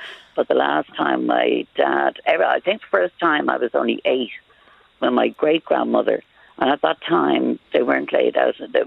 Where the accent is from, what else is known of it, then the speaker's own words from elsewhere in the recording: Dublin, Leinster, Ireland; I'm born and bred in Dublin.